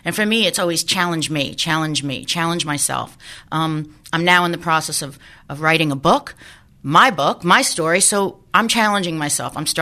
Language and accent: English; Long Island, New York, United States; I mean, I grew up in New York, clearly. And let's see, Long Island.